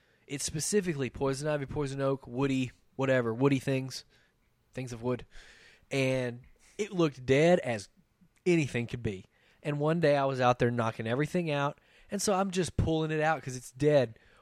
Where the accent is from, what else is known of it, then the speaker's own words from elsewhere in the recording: Hamilton, United States; I grew up in Hamilton, which is a small town, 2A school, 3 stoplights, 1 blinking light, no economy, no nothing.